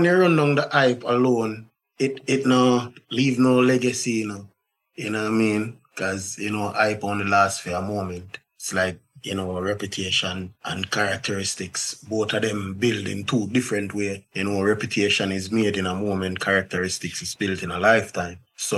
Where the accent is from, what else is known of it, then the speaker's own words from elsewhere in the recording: Kingston, Jamaica; I was born in Kingston 20, 29 Conway Drive down in Patrick Gardens, what you call it, Patrick City. See, I'm saying, I grew up as a street kid because my mother is a vendor, street vendor.